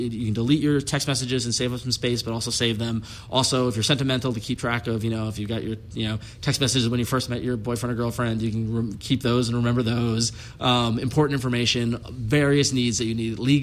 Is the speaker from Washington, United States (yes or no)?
no; New York, United States; I would like to give a shout out to my hometown folks in New York who voted for SMS to Text. Thank you. My fellow New Yorkers, you know where it's at.